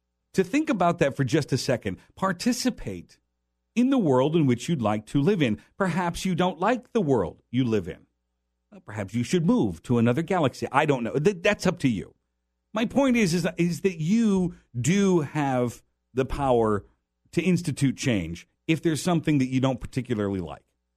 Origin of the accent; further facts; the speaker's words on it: Des Moines, Iowa, United States; we're going to shoot in my hometown. We're going to shoot an episode in Des Moines, Iowa, where I'm from.